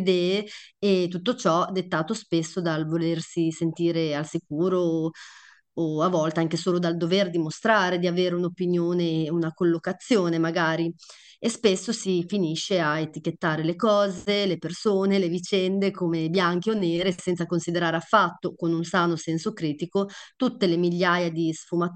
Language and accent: Italian; Emilia-Romagna, Italy; E te lo dico anche da Romagnola, che dove c'è stato a maggio vediamo anche l'alluvione